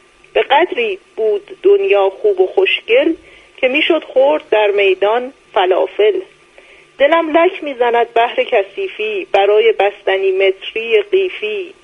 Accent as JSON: {"language": "Persian", "town": "Shahroud", "region": "Semnan", "country": "Iran", "said": "من اصالتاً اهل شاهرود هستم."}